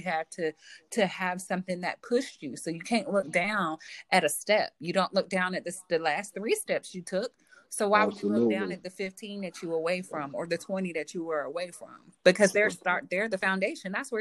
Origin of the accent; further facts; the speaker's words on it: Miami, Florida, United States; Well, I grew up in Miami, Florida.